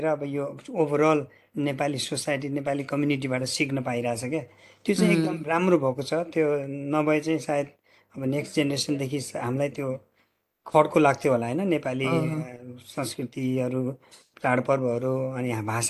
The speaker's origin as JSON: {"language": "Nepali", "town": "Tikapur", "region": "Sudurpashchim Province", "country": "Nepal", "tie": "born or raised there", "said": "हाम्रो चाहिँ पुर्ख्यौली घर भनौँ न बुवा हजुरबुवा हजुरबुवाहरूको चाहिँ प्युठान हो खास त्यसपछि हामी बसाइसराई यानि कि माइग्रेट भएर टिकापुर गएर हाई स्कुल चाहिँ टिकापुरसम्म टिकापुरमा गरेको हाई स्कुलसम्म"}